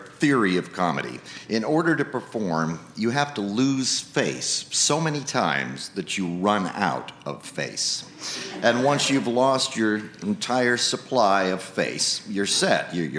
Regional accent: Des Moines, Iowa, United States; I grew up in Des Moines, Iowa, and one summer afternoon when I was around six, my dad and I pulled into the parking lot of our regular supermarket

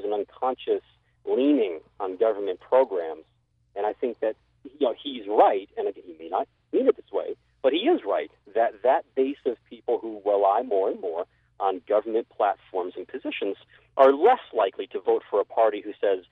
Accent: California, United States; I'm hailing from California.

